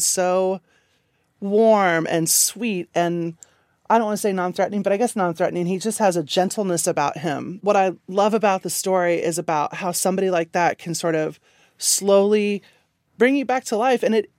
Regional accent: Kansas, United States; And really it is, you know, it's a really great place to grow up. I'm so happy I grew up in Kansas.

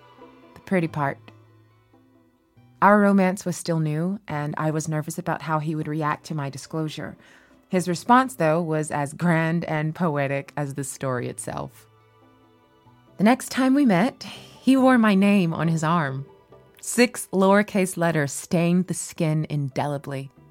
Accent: Brooklyn, New York, United States; We had moved back to Brooklyn, my hometown, because my driving had become untenable.

